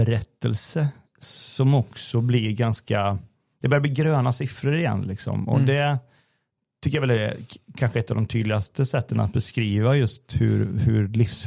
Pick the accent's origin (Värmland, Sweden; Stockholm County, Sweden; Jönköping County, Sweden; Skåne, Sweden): Värmland, Sweden; Kil; Jag växte upp i Kil i Värmland i en klassisk missionbaptistförsamling